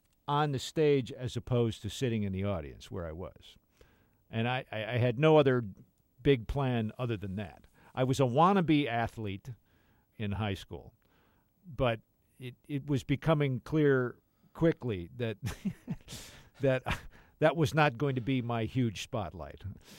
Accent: Rolling Meadows, Illinois, United States; I grew up in Rolling Meadows, Illinois. That's uh-huh. where I grew up.

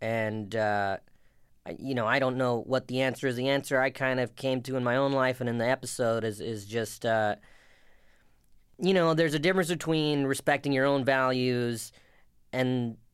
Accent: South Carolina, United States; I grew up in South Carolina, so it was kind of hard to participate in the religion because there was no mosque or anything like that.

